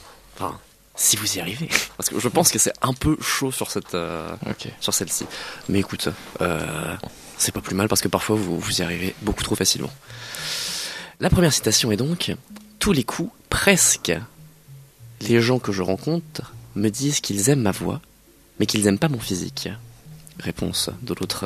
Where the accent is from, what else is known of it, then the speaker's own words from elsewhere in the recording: France; accent: French; Avec mon superbe accent franchouillard.